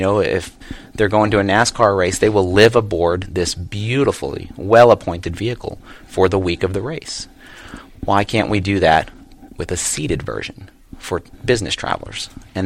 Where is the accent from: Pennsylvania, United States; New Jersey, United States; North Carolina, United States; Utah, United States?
New Jersey, United States; I grew up in the Northeast. So I grew up in New Jersey, in central New Jersey, right by Princeton University